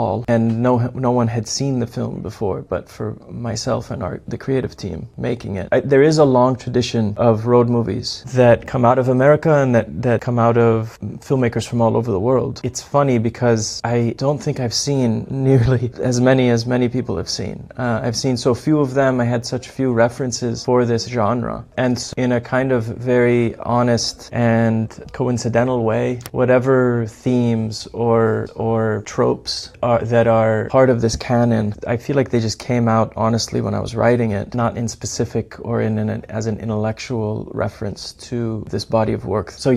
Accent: Beirut, Beirut Governorate, Lebanon; I grew up in Beirut, this Mediterranean city, the capital of Lebanon, a place where neither of them is from. I do associate with that experience of being a third culture kid.

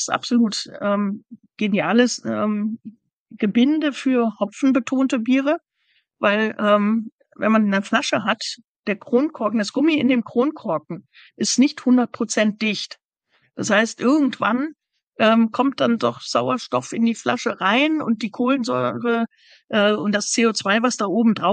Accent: Düsseldorf, North Rhine-Westphalia, Germany; born there; Ich bin ja geboren in Düsseldorf und dementsprechend mit Altbier sozialisiert.

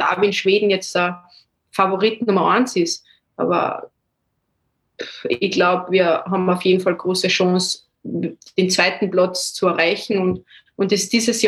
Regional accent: Zell am See, Salzburg, Austria; Und natürlich verfolge ich liebend gern die Spieler, mit denen ich aufgewachsen bin in Zell-am-See

